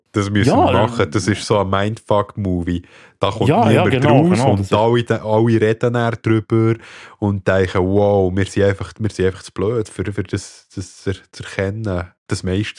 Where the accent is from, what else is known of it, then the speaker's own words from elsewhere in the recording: Switzerland; bei uns in der Schweiz